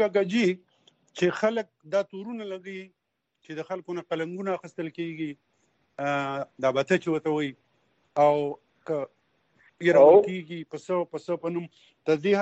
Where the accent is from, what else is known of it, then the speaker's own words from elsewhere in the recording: Khyber Pakhtunkhwa, Pakistan; زه خپله هم د بونیر یم